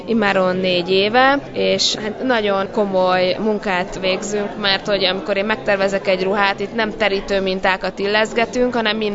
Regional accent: Tótkomlós, Békés, Hungary; kiskoromtól kezdve ebben a légkörben nőttem fel, és Todkomlóson, ami egy szlovák nemzetiségű város, ahol a hagyományoknak a mai napig nagyon fontos szerepe

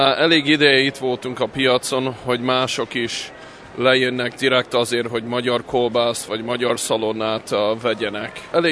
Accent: Hungary; Persze, magyarok vagyunk, ez egy része a kultúrunknak, meg a hagyományunknak

